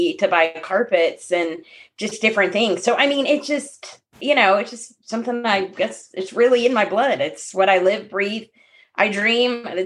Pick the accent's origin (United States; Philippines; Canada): Philippines; born there; also born or lived in Middle East; I lived in the Middle East. I was born in the Philippines. I've been in many countries.